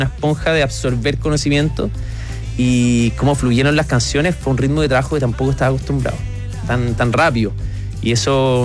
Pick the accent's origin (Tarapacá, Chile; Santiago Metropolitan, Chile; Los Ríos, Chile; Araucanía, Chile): Santiago Metropolitan, Chile; Santiago; born or raised there